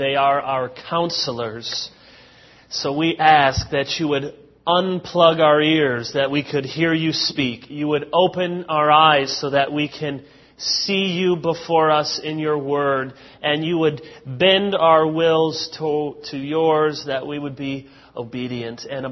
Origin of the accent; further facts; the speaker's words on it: Grand Rapids, Michigan, United States; also born or lived in Chicago; I was born in Chicago. I grew up mostly in Grand Rapids, went to Hope College, which is over there in Holland